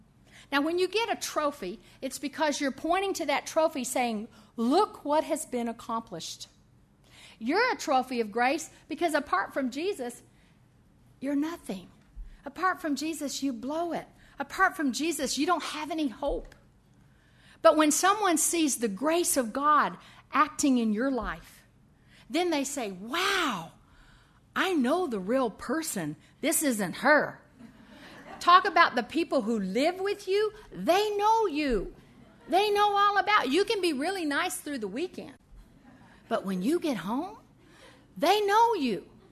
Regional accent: the South, United States; And we're from the South, so he turns to me and he says, Mama, go get the hymn books.

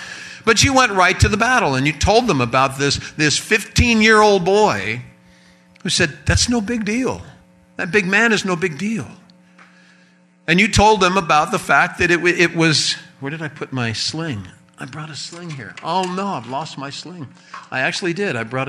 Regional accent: Cincinnati, Ohio, United States; I'm from Cincinnati.

